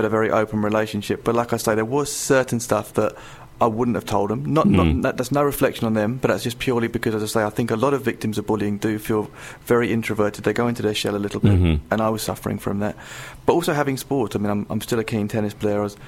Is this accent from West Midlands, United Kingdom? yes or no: no; East of England, United Kingdom; As you say, I mean, I've been born and raised in Essex. I'm a local Essex lad.